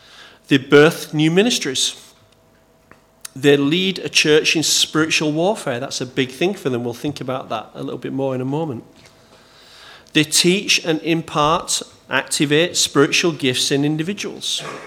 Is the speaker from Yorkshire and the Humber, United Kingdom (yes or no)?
yes; Bradford, Yorkshire and the Humber, United Kingdom; Normally, if I say I'm from Bradford, if people know anything about Bradford